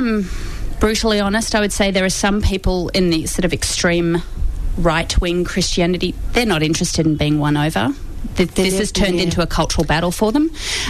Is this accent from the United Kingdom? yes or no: no; Melbourne, Victoria, Australia; And I've come back to Melbourne, which is my hometown, and I love Australia dearly